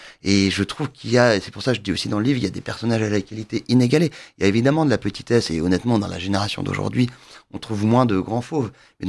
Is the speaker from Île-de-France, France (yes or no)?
yes; Louveciennes, Île-de-France, France; J'ai grandi donc à Louvciennes, en banlieue parisienne, et nous étions au collège à Saint-Cloud, au collège Saint-Joseph.